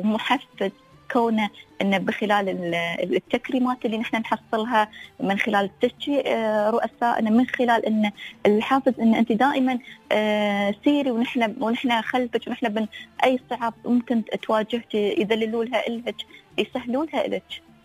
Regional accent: United Arab Emirates; أنا بنت الإمارات، أنا من إنتاج هذا الشعب

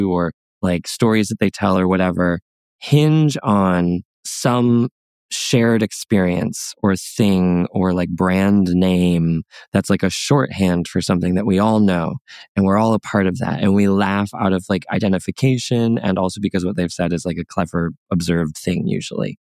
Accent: United States; I mean, I come from the United States and arguably one of the biggest like showbiz cultures and industries in the world.

